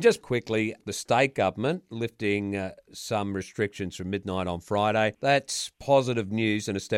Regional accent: Bowen, Queensland, Australia; Well, I come from Bowen. Gee, I wonder if your wife knows me.

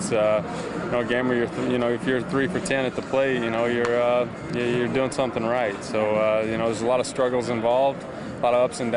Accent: Sikeston, Missouri, United States; From Sykeston, Missouri.

